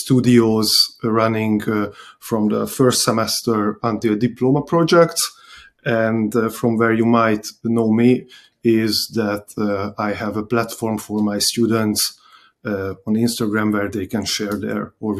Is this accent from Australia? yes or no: no; Budapest, Hungary; English is a second language; I am an architect from Budapest, Hungary.